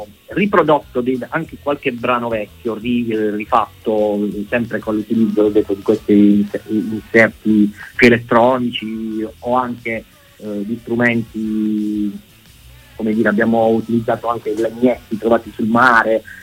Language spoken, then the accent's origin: Italian; Mola di Bari, Apulia, Italy; io sono di Mola di Bari, e Nicolò è di Capurso, che sono due paesi a 15-20 km più o meno da Bari